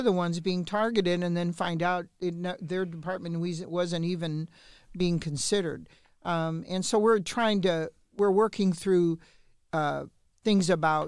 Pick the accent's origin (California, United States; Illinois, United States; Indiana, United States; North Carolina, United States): Indiana, United States; Gary; born there; and then I was born in Gary, and so when the state took over Gary's schools in 2017